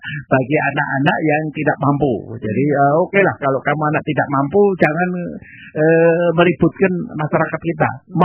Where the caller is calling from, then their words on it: Tulungagung, East Java, Indonesia; Jadi ada luapan Bengawan Solo di daerah saya kayak Trenggalek, saya Tulungagung aman, Pak, ya.